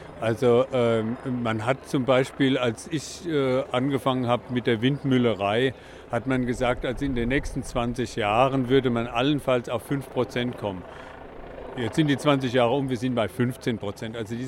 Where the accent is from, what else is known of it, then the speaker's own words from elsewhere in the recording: Hesse, Germany; ich komme jetzt aus Hessen